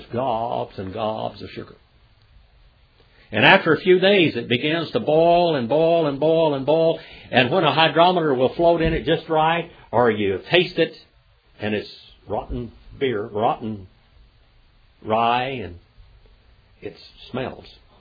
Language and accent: English; California, United States; Where are you from? I said, I'm from California. Wow, you got an accent.